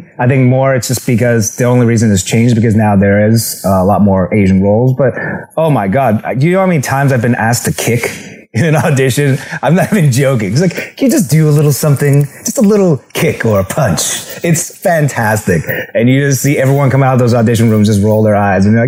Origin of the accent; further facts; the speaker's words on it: Canada; And I remember when I went to university, I'm Canadian.